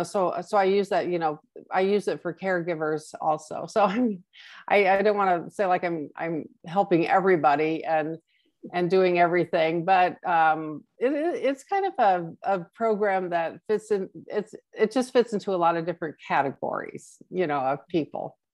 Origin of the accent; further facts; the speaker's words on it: United States; I know that our country, I'm from the United States